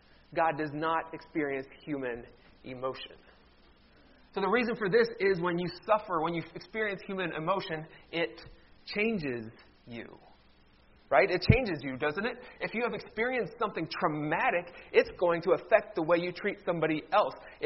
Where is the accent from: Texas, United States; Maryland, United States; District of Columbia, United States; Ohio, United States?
Ohio, United States; especially I'm originally from Ohio, when I go home and I see people in my home community that I haven't seen for a while